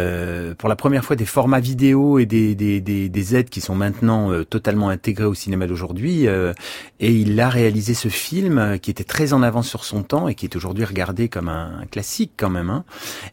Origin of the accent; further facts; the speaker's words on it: Dunkirk, Hauts-de-France, France; Moi, j'avais des parents qui étaient ouvriers. J'ai été élevé à Dunkerque, très loin de toute scène.